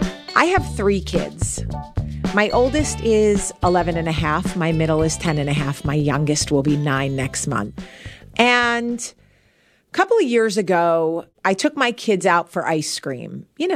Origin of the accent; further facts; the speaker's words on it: New Jersey, United States; now in Birmingham, United States; I'm not from the South. I'm from New Jersey and I live in Birmingham, Alabama